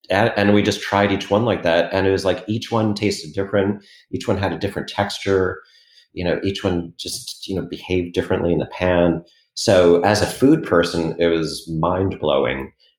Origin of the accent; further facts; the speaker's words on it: New York City, New York, United States; even though I grew up in New York City, I was, you know, I'd gone to the Cub Scouts.